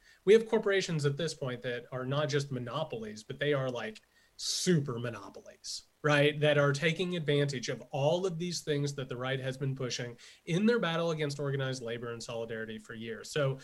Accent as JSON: {"language": "English", "region": "Indiana", "country": "United States", "lives_now": "Georgia, United States", "said": "I come from Indiana. I currently live down in Georgia. My family are factory workers, laborers, miners, those types of things."}